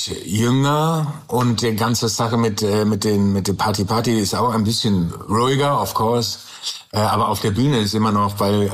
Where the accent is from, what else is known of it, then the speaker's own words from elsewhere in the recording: Canada; German is a second language; now in Germany; natürlich war ich immer in Kanada. Ich bin immer gegangen zurück nach Kanada. Und ich liebe Deutschland.